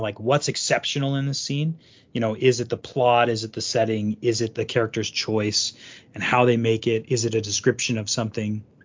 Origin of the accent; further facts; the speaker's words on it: Las Vegas, Nevada, United States; also born or lived in Arizona; So growing up in Vegas and Arizona, you know, living in desert, you know, family trailer parks.